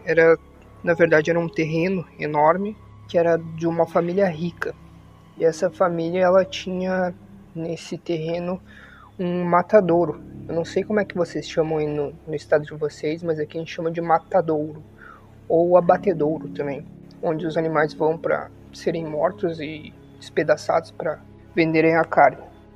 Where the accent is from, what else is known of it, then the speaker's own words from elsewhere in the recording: Rio Grande do Sul, Brazil; sou do Rio Grande do Sul.